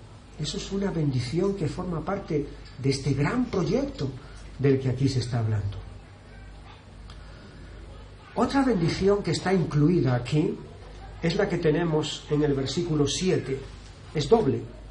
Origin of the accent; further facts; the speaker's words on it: Andalusia, Spain; En Andalucía, de donde yo soy, hay una expresión que es muy, muy ilustrativa